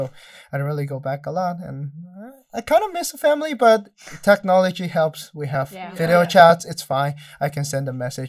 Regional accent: Shanghai, China; English is a second language; now in United States; Shanghai. So that's the southern part of China. So there's no snow.

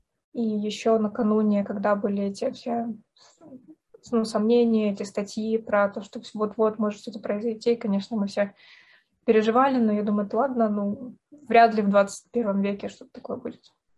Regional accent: Dnipro, Dnipropetrovsk Oblast, Ukraine; прогремели первые взрывы, в том числе в моем родном городе, в Днепре.

